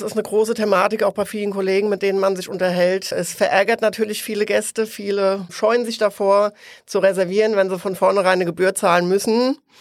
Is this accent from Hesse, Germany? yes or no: yes; Oestrich-Winkel, Hesse, Germany; Ich bin in Österreich-Winkel aufgewachsen